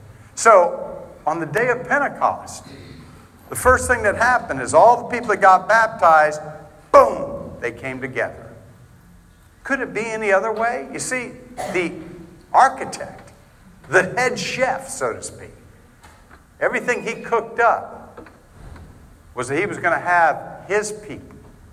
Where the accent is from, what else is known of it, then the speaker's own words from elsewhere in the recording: Florida, United States; I'm from Florida originally.